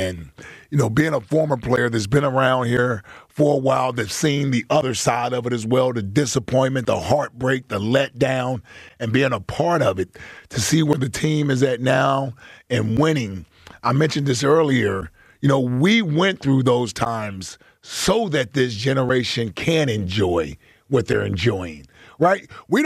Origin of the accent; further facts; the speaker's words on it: Cincinnati, Ohio, United States; I wasn't born here. But this is where I'm from. You know, I was raised in Cincinnati 14 years.